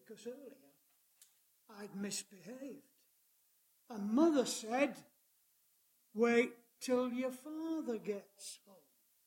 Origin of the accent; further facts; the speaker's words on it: Yorkshire and the Humber, United Kingdom; I'm a Yorkshireman.